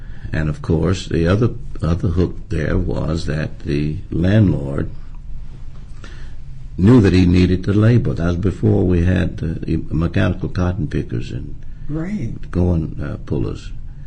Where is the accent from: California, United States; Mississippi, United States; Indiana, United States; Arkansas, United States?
Arkansas, United States; Jonesboro; born there; No, I was born in Jonesboro, Arkansas, August 9th, 1932.